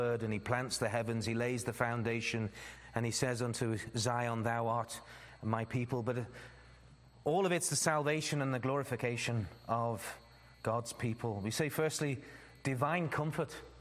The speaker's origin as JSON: {"language": "English", "town": "Liverpool", "region": "North West England", "country": "United Kingdom", "tie": "born or raised there", "lives_now": "Netherlands", "said": "Growing up in Liverpool, I mean."}